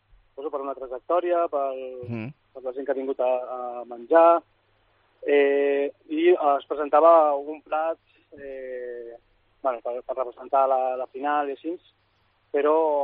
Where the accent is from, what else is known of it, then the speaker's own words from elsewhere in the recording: Sant Boi de Llobregat, Catalonia, Spain; Jo soc de Sant Boi.